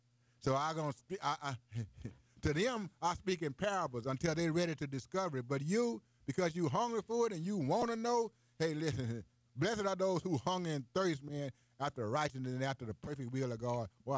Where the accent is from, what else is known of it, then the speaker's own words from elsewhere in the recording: Bunker, Missouri, United States; I get 30, 40 minutes drive from my hometown, Bunker, to here to the radio station.